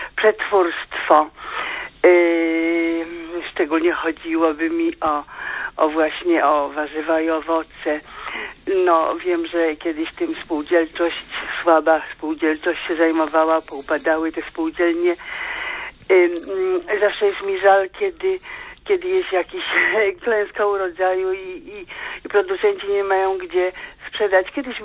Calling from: Płock, Masovian Voivodeship, Poland; jestem, dzwonię z Płocka

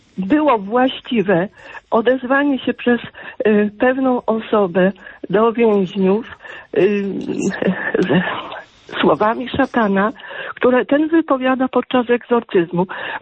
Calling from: southern Poland, Poland; dzwonię z Polski Południowej.

